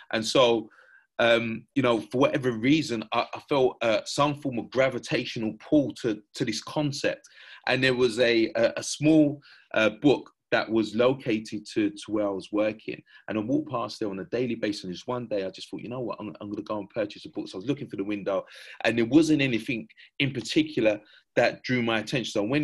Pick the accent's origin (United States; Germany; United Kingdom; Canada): United Kingdom; London; I grew up in East London, just my mum